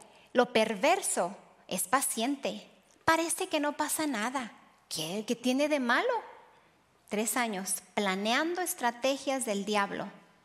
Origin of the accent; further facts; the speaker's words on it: Mesa, Arizona, United States; Yo crecí en Mesa, en el Valle de Phoenix, se puede decir en el área metropolitana